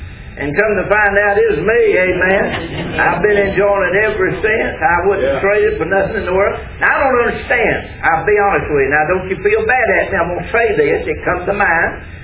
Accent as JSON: {"language": "English", "town": "Pelham", "region": "South Carolina", "country": "United States", "tie": "born or raised there", "said": "I was raised out in Pelham."}